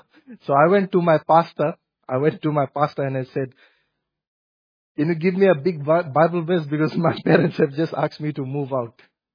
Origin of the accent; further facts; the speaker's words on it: Fiji; I'm originally from Fiji